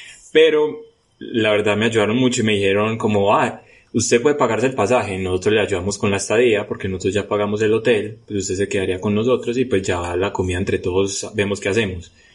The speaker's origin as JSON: {"language": "Spanish", "town": "Medellín", "region": "Antioquia", "country": "Colombia", "said": "Pues para el que no sepa, soy de Medellín. Se metían otros paisas"}